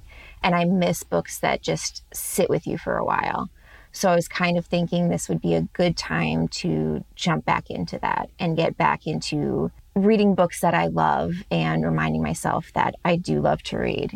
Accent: Georgia, United States; moved away; also born or lived in Illinois; Oh, I grew up in the South. I was born in Georgia. So, I mean, it's very predominant down there, especially when I was growing up.

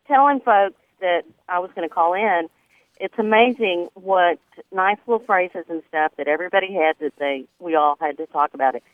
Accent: Texas, United States; now in Grand Prairie, United States; So, growing up in, north central west Texas, my mom, when she was telling a story, and I do the same thing

